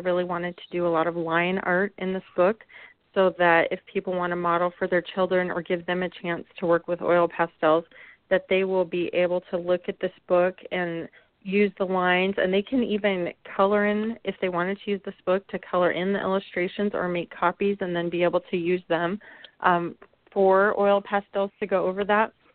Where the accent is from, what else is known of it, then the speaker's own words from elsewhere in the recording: Arizona, United States; I grew up in Arizona, and my family would always spend time up on the rim, berry picking.